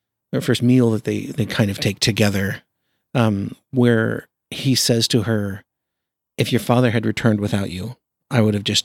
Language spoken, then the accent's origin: English; Alaska, United States; I mean, growing up in Alaska, a nightmare in the summer was not nearly as bad as a nightmare in the winter.